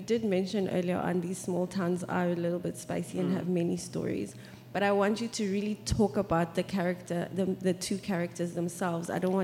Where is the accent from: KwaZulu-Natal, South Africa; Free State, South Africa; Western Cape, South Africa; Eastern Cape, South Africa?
Free State, South Africa; Bloemfontein; And growing up in Bloemfontein, I almost can relate to the kind of words that Sylvie used a lot, you know. Oh, jammer, you know, and just this very much Afrikaans upbringing